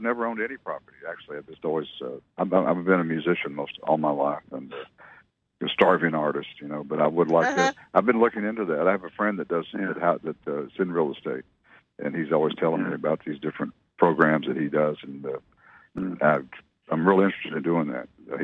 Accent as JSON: {"language": "English", "town": "Fort Worth", "region": "Texas", "country": "United States", "tie": "born there", "said": "I was born in Fort Worth, Texas."}